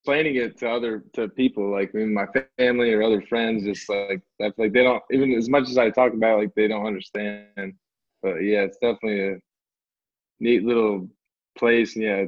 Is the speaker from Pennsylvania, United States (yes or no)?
yes; Harveys Lake, Pennsylvania, United States; Like Northeast PA. Right. Like you know, I just always say Wilkes-Barre, Scranton. Right. Everybody knows the office. Right. You know what I mean? But really I was from like Harvey's Lake, PA.